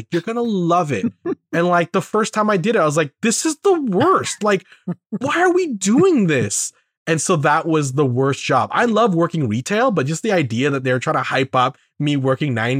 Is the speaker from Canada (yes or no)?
yes; Canada; I think my favorite part about being a Canadian entertainer is the jokes we can make at our own expenses about being in the Canadian entertainment sector.